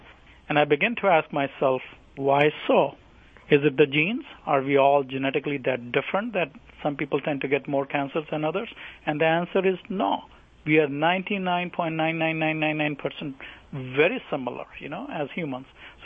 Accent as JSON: {"language": "English", "country": "India", "moved": "yes", "lives_now": "United States", "said": "I come originally from India, and I moved to U.S. I did my research here"}